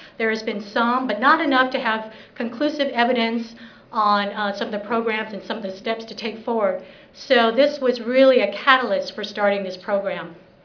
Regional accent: Hawaii, United States; moved away as an adult; also born or lived in Guam / California; now in Seoul, South Korea; I was born in Guam, where the America's Day begins, and raised in Hawaii and also in California. Just recently moved from San Diego to Seoul, Korea

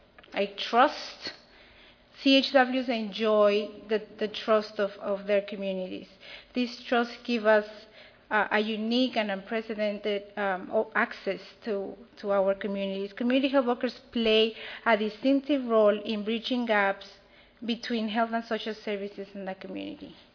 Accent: Peru; moved away as an adult; I am from Peru. I came here when I was 20, and I know how to survive in this country.

